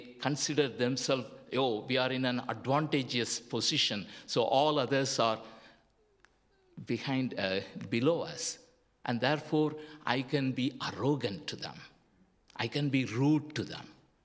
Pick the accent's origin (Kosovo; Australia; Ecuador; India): India; I grew up in India.